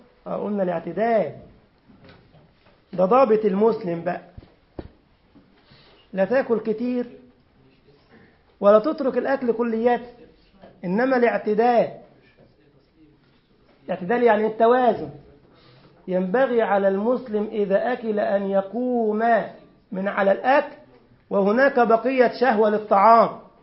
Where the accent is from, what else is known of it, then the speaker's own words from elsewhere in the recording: Egypt; احنا عندنا في مصر فرخة عادي